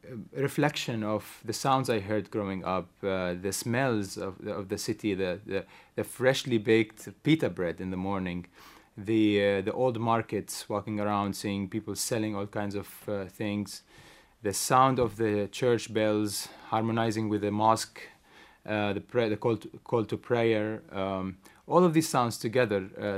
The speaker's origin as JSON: {"language": "English", "town": "Beit Sahur", "region": "Bethlehem Governorate", "country": "Palestine", "said": "my experience growing up in Bethlehem. I'm actually from a small town called Beit Sahur, which is known as the town of the shepherd's fields."}